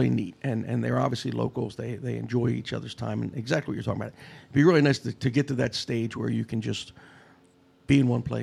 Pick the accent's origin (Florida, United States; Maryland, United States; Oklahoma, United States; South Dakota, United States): Maryland, United States; Bel Air; I grew up in Bel Air, Maryland.